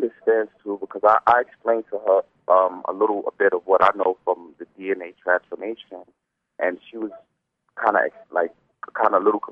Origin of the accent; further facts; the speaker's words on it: Brooklyn, New York, United States; because I'm calling from New York. I'm originally from Brooklyn, New York.